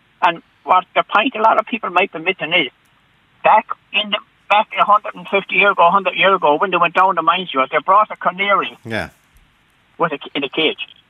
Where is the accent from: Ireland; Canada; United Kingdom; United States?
Ireland; Galway, Connacht; now in Dublin, Ireland; I'm from Galway, but I'm married to a Dub.